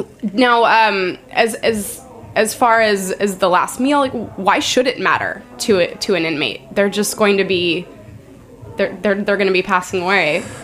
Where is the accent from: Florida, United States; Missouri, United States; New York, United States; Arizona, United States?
Arizona, United States; And I don't even think I ever saw that growing up in Arizona.